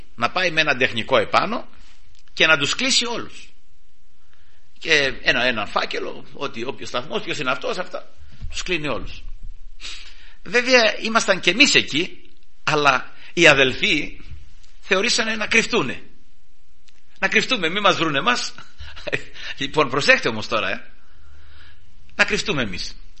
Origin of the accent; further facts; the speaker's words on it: Kalamata, Peloponnese, Greece; επειδή είμαι από την Καλαμάτα